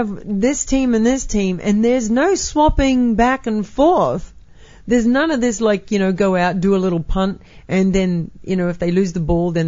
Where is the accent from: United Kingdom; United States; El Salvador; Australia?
Australia; There is one game that I never, ever watched growing up in Australia